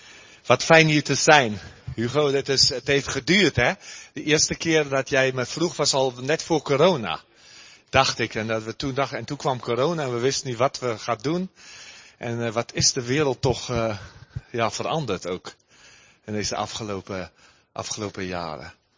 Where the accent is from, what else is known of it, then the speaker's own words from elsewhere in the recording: South Africa; now in Germany; Ik kom uit Zuid-Afrika, voor die het niet weten. Dan merk je al, ik woon in Duitsland, dus dan merk je mijn taal is helemaal door elkaar. Ik heb gestudeerd in Engels.